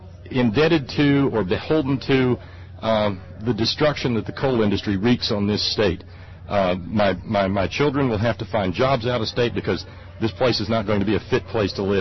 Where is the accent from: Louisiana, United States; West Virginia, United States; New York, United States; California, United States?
West Virginia, United States; Because, well, everybody who listens to this program knows that we come from Fayette County